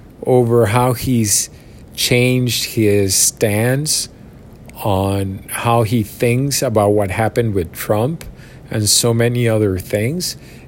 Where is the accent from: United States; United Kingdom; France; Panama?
Panama; I mean, I'm from Panama, and we had the military bases here from the Panama Canal.